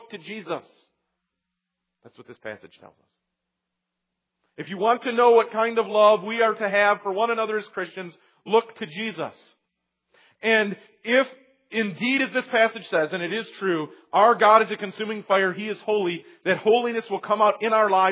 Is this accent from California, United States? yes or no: no; Michigan, United States; I grew up near Detroit, so I can't brag a whole lot.